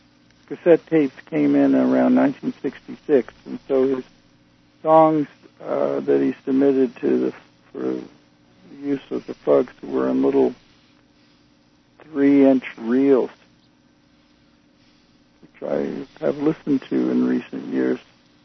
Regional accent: Missouri, United States; I came from country and western, and I'm from Kansas City, so from Missouri, near Kansas City, and had been exposed to a lot of jazz when I was a kid

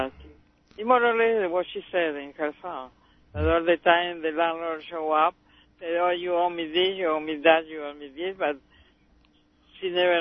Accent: Argentina; I am from Argentina.

